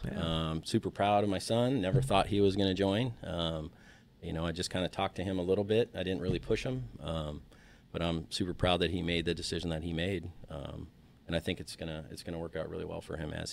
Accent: San Diego, California, United States; And kind of the funny story was I grew up in San Diego, so was out at the beach with a friend of mine

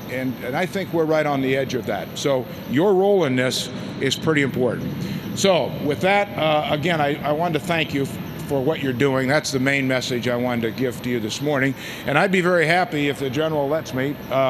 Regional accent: Nebraska, United States; That's my home state newspaper of Nebraska.

